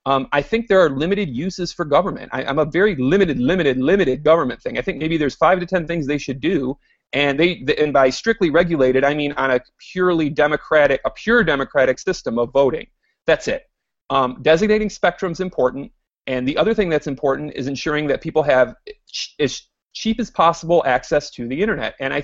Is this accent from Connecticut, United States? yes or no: no; Detroit, Michigan, United States; I'm from Detroit.